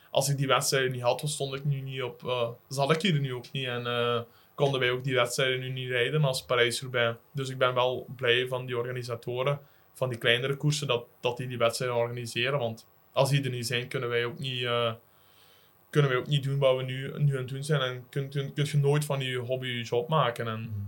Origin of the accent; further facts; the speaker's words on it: Flanders, Belgium; moest je als Vlaming, raar maar waar, moest je dan de wedstrijd in Wallonië gaan rijden